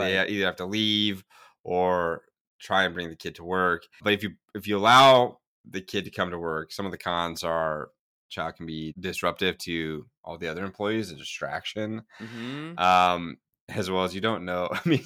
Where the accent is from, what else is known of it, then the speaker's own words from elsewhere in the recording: Idaho, United States; now in New Jersey, United States; And maybe that's just because I'm from Idaho and this is nothing.